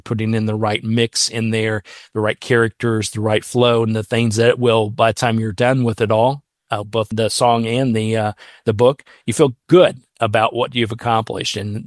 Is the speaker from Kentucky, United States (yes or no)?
no; Richmond, Indiana, United States; even to my hometown of Richmond, Indiana, playing for the symphony